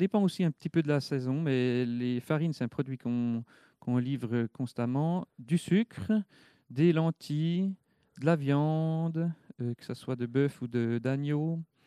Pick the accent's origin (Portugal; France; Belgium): France; Failly, Grand Est; Je suis de Failly. Donc agriculteur en production biologique à Failly.